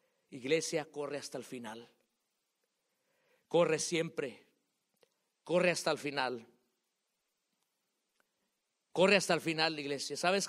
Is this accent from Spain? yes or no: no; Hopewell, United States; Si vas a Hopewell, porque yo soy de Hopewell.